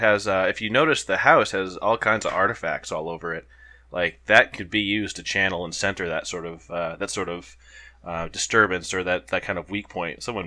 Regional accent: New England, United States; I grew up in the New England area, and I knew that it didn't match anything I was used to up there or down here in Georgia

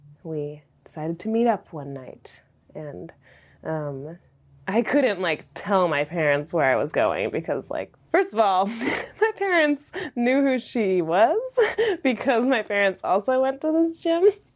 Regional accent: Seattle, Washington, United States; I grew up in North Seattle, a Lake City neighborhood.

